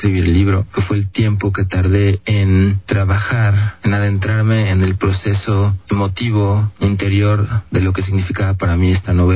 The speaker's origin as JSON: {"language": "Spanish", "region": "Mexico City", "country": "Mexico", "tie": "born or raised there", "said": "soy mexicano de 39 años, vivo en la Ciudad de México desde el día que nací"}